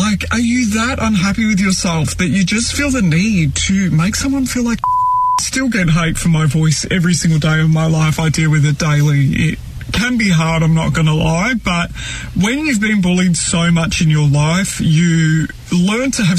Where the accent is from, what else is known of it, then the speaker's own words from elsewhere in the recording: Melbourne, Victoria, Australia; I'm 22 years old and I am from Australia, specifically Melbourne.